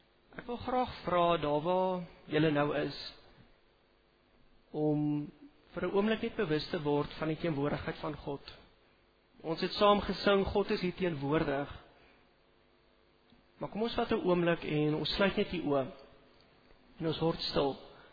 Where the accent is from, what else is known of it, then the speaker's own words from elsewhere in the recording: Namibia; also born or lived in Northern Cape, South Africa; Ek kom van Namibia af, my familie bly nog daar, eers Noord-Kaap en toe Namibia toe getrek.